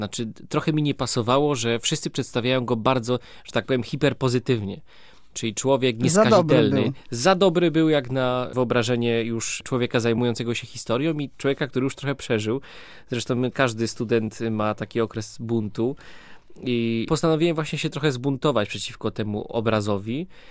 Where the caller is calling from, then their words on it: Łódź, Łódź Voivodeship, Poland; Ja jestem z Łodzi.